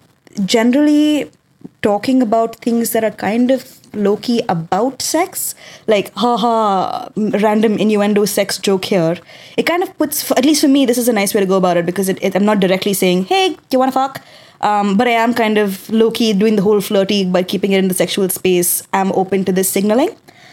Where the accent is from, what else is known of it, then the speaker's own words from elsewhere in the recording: Delhi, India; I'm also from Delhi.